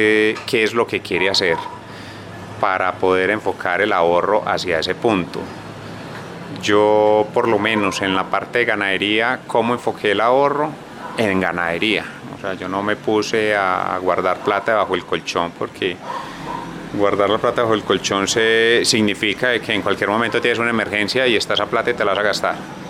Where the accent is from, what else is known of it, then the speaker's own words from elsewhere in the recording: Filandia, Quindío, Colombia; Soy de acá de Finlandia. Tengo 46 años.